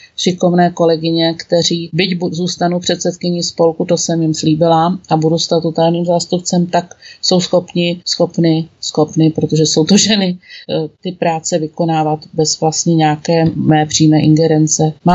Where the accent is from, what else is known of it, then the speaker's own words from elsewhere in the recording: Humpolec, Vysočina Region, Czechia; born there; Ne, já jsem se narodila v Humpolci, což dneska patří pod kraj Vysočina, což mě velice mrzí, protože logicky ten okres Pelhřimov, kam Humpolec spadá, patřil pod jeho český kraj.